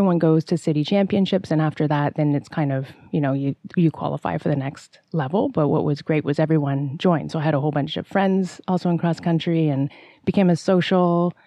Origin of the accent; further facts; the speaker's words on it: Hamilton, Ontario, Canada; And luckily growing up in Hamilton, where there are a number of really good runners have come from Hamilton, is I was really well supported there